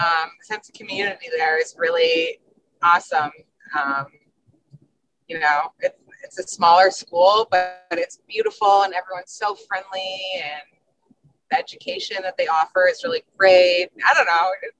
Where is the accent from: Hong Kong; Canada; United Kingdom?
Canada; now in United States; I grew up in Canada, you know, I'm new to the U.S.